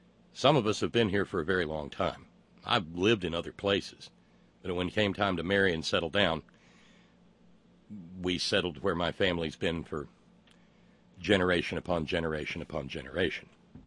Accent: Alabama, United States; moved away; I lived in a diverse neighborhood when I moved away from Alabama.

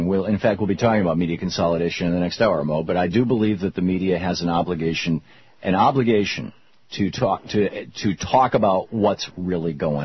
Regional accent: Lansing, Michigan, United States; when I was a kid growing up in Michigan, in Lansing, Michigan, there was the Detroit Free Press and the Detroit News.

